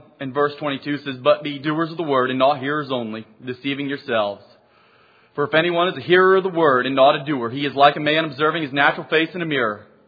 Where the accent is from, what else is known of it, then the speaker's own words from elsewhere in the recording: Ashland, Maine, United States; I'm from Ashland, Maine. When I was a young boy growing up in the Catholic Church